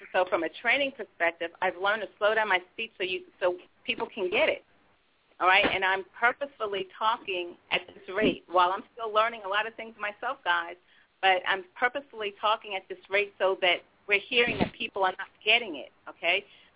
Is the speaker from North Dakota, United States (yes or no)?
no; New York, United States; moved away; You know, I'm from New York, and I remember my first job that I had here.